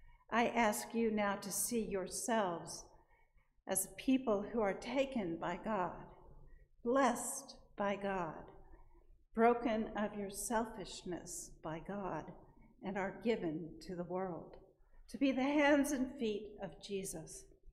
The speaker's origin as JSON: {"language": "English", "town": "Kansas City", "region": "Missouri", "country": "United States", "tie": "born or raised there", "said": "I grew up in Kansas City, by the way, and there's a place in Kansas City called the Country Club Plaza"}